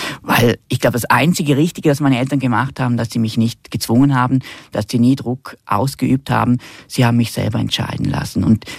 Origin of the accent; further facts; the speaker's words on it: Rheineck, St. Gallen, Switzerland; Also ich bin eigentlich an der Grenze aufgewachsen, an der Grenze zu Vorarlberg in Rheineck.